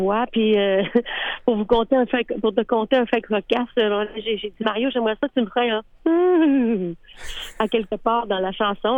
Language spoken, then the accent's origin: French; Dolbeau-Mistassini, Quebec, Canada; je suis née, j'ai grandi à Dolbeau-Mistassini dans la même rue que Mario, ses parents.